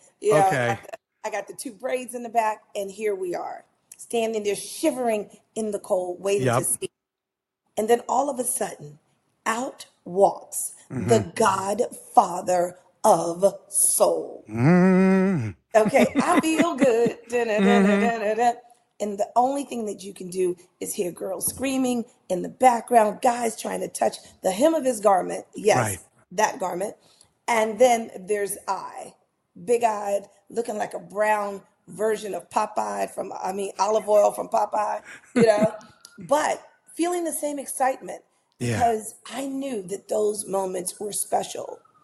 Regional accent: Harlem, New York, United States; am born, bred, and buttered right here in the village of Harlem, which is where I still reside. So growing up in Harlem back in those days

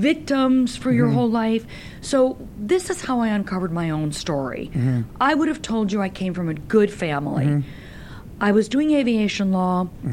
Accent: Los Angeles, California, United States; Los Angeles.

